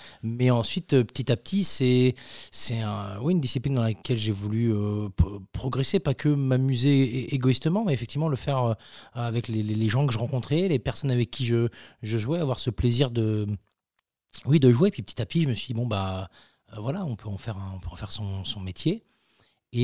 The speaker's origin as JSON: {"language": "French", "town": "Saint-Lô", "region": "Normandy", "country": "France", "tie": "born or raised there", "said": "moi, je suis natif de Saint-Lô"}